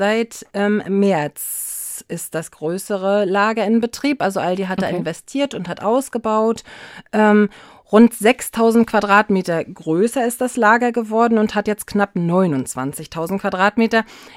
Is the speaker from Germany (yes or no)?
yes; Jarmen, Mecklenburg-Vorpommern, Germany; Und natürlich den Kiessee, bei uns in Jamen nur Kieskuhle genannt.